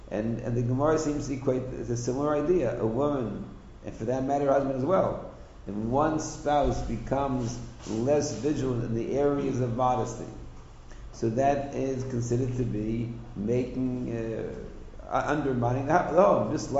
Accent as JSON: {"language": "English", "town": "Toronto", "region": "Ontario", "country": "Canada", "tie": "born or raised there", "said": "I grew up in Toronto, and Canada is a little bit behind America"}